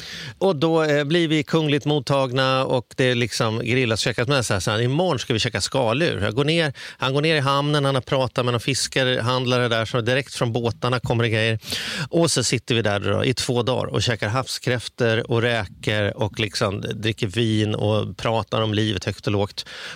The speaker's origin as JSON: {"language": "Swedish", "town": "Stockholm", "region": "Stockholm County", "country": "Sweden", "said": "jag kommer från Stockholm"}